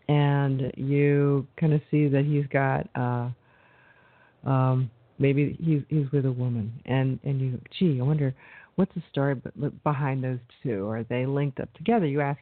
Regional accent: New York, United States; But here, I'm from New York.

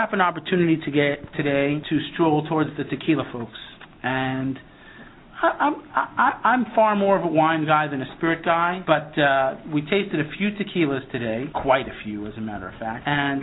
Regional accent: New England, United States; Now, I'm from New England, so black cod is a very difficult fish to come across, typically a Pacific fish.

